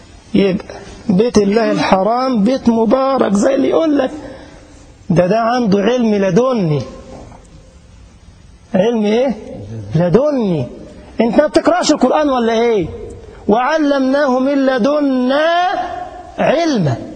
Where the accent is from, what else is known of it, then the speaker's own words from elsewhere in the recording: Egypt; هوجة عندنا في مصر